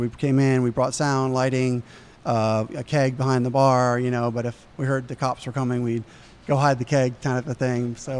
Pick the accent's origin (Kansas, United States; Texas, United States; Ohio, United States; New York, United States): New York, United States; basically, I grew up in New York, and I really enjoyed going out. I was a B-boy.